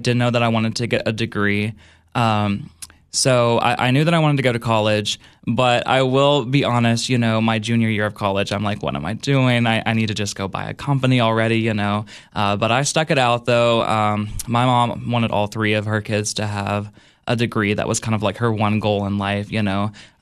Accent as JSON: {"language": "English", "town": "Cookeville", "region": "Tennessee", "country": "United States", "tie": "born or raised there", "said": "And as I got older, I love Cookville. I you know, absolutely love my hometown, which I do travel a lot, so I still, you know, get to see the world, but I love always coming back to Cookville."}